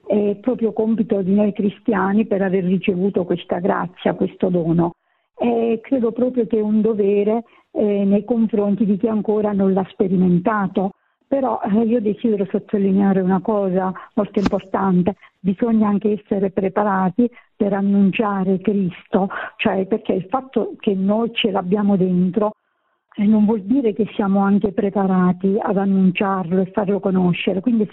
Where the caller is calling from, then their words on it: Basilicata, Italy; siamo dalla Basilicata.